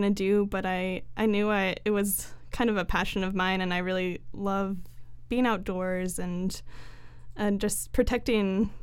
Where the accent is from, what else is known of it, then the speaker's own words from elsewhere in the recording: Boulder, Colorado, United States; Well, I'm from Boulder, Colorado, originally.